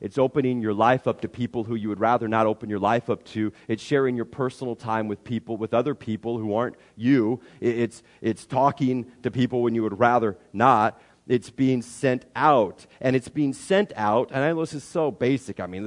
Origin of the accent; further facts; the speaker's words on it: Waverly, Nebraska, United States; Growing up in Waverly, I swore I was not going to live here.